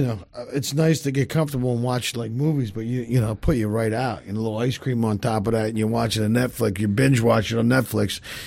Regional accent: Philadelphia, Pennsylvania, United States; Yeah, I grew up in Philadelphia, so it's always about, you know, that's the preference.

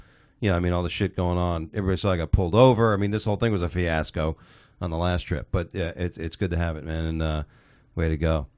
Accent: Michigan, United States; by the way, we do everything in my hometown of Michigan because it won't let me leave.

